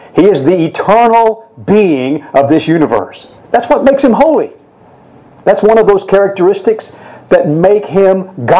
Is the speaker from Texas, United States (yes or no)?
yes; Texas, United States; mountains I had ever seen growing up, I grew up in South Texas, and we moved there when I was four, and the first mountains I can ever remember seeing were the Ozarks.